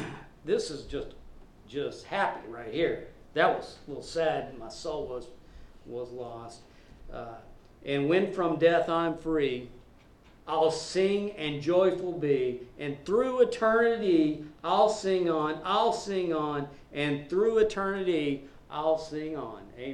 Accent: Arkansas, United States; I'm originally from Arkansas, so I'm proud to be from the South.

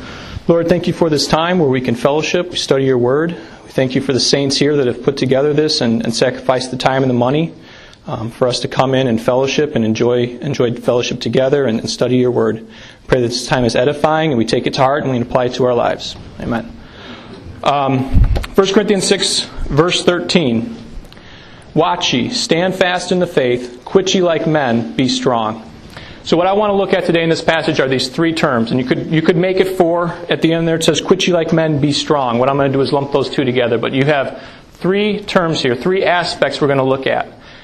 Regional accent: Chicago, Illinois, United States; As Ed said, I'm from Chicago, Illinois.

